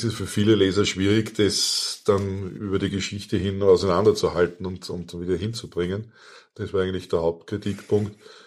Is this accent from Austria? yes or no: yes; Austria; ich bin Österreicher